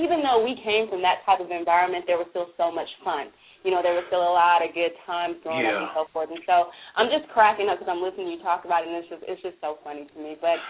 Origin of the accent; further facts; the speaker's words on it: Los Angeles, California, United States; I'm from South Central L.A.